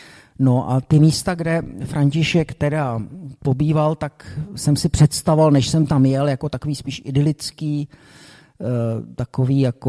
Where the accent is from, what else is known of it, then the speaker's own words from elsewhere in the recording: Bohemia, Czechia; on říkal, odkaď jste, a my, že jsme z Čech